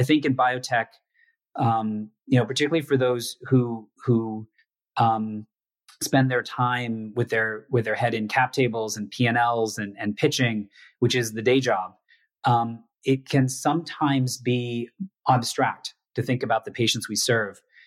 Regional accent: United States; coming back to, you know, to the US, my home country

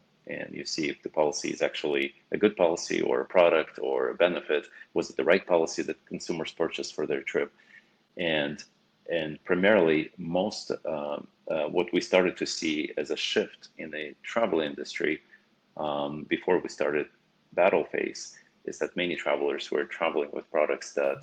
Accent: Russia; Because growing up in Russia, of course, you know, it's a bit different from if you grow up in the United States.

